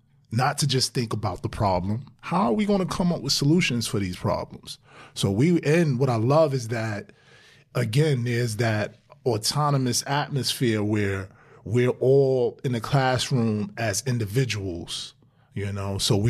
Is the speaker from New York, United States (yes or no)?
yes; Brownsville, New York, United States; even growing up in Brownsville, excuse me, I knew the BMW was like the best car.